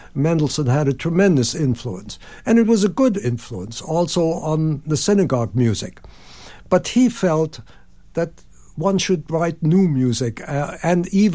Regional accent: Mannheim, Baden-Württemberg, Germany; born there; English is a second language; I was born in Mannheim, as you already mentioned.

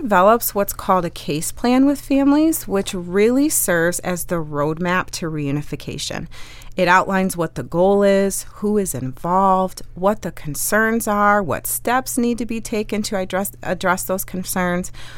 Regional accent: Indiana, United States; born there; I was born in Indiana a long time ago.

